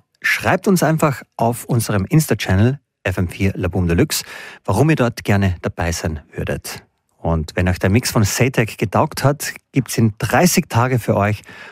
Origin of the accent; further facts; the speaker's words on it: Klagenfurt, Carinthia, Austria; Ja, und jetzt habe ich was ganz Erfreuliches aus meiner Heimat zu berichten, nämlich aus Klagenfurt.